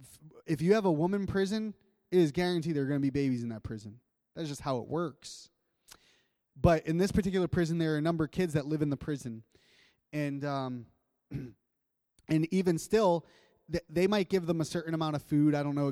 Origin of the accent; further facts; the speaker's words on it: Malden, Massachusetts, United States; a homeless woman that lived down in the city square from where I grew up in Malden, Massachusetts.